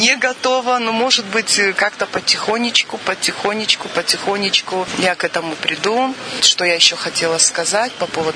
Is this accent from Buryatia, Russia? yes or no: no; Vladikavkaz, North Ossetia–Alania, Russia; большой привет из Северной Осетии, город Владикавказ, монастырь в честь иконы Матери Божией Моздокской Иверской, селение Кубань.